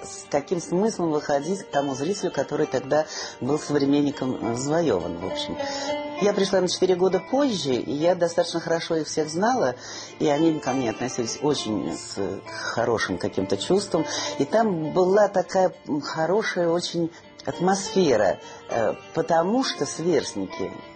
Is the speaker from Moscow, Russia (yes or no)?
yes; Moscow, Russia; И я никак не понимала, как я вот москвичка и так далее, простую девку буду играть, простую семью.